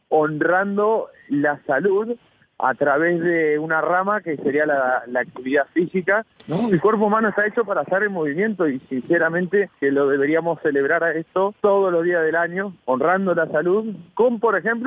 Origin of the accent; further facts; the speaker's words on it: Argentina; tengo un asadito como buen argentino que nos juntamos